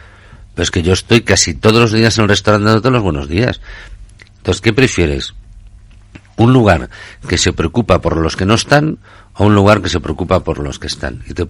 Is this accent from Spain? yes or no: yes; Spain; Perdón, yo soy español, la culpa siempre es de los demás.